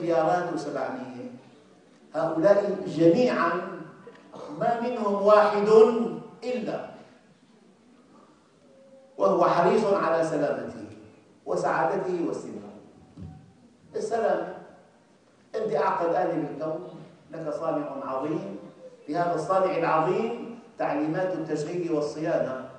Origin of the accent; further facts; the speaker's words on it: Syria; عندنا في الشام